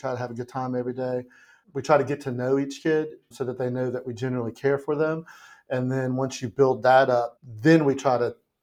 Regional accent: Virginia, United States; I mean, I grew up in Virginia, but I probably went to New York 4 or 5 times before I went to college.

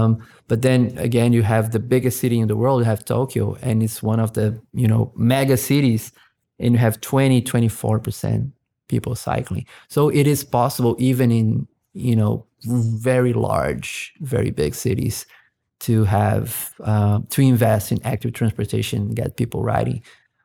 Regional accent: Curitiba, Paraná, Brazil; English is a second language; I'm from Brazil and I come from a city that is called Curitiba.

